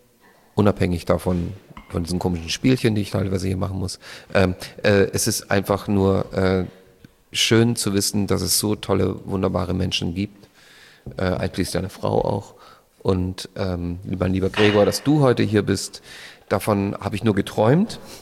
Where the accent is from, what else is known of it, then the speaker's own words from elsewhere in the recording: Austria; Als Österreicher natürlich.